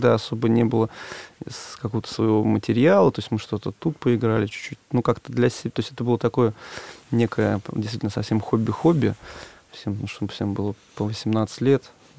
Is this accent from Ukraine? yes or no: no; Moscow, Russia; несмотря на то, что группа московская, и учились мы, и росли в Москве, но у меня каждое лето до 14 лет это леса Калужской области, Угра, Сосновый Бор